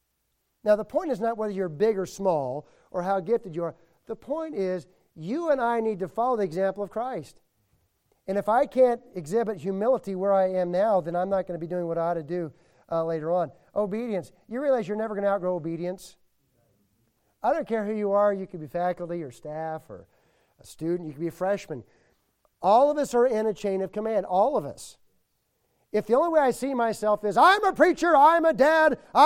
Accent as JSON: {"language": "English", "town": "Nashville", "region": "Tennessee", "country": "United States", "said": "Look, I'm from Nashville."}